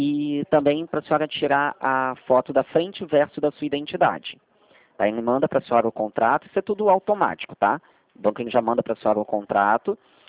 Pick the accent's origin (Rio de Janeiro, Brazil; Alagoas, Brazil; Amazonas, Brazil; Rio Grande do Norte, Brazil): Rio de Janeiro, Brazil; Eu sou do Rio de Janeiro.